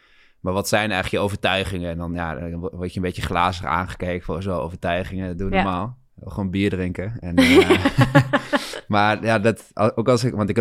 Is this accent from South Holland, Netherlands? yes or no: no; Gelderland, Netherlands; moved away as an adult; ik ben in de Achterhoek opgegroeid en toen ik 18 was ging ik naar Amsterdam.